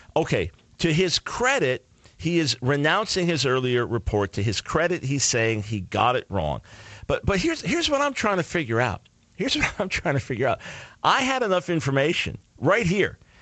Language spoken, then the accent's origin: English; New York, United States; My joy as a New Yorker to be back in the New York area this week.